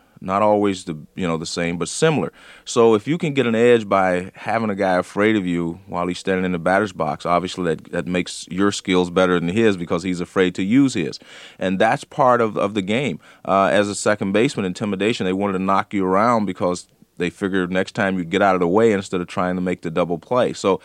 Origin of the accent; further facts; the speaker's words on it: California, United States; Growing up in California, my father would take me to the minor league games, Oakland Oaks.